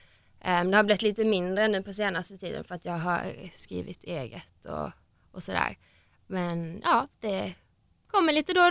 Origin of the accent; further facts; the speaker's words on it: London, United Kingdom; Swedish is a second language; now in Sweden; Så nej, alltså mina vänner hemma i London de ville också ut och träffa folk och sådär.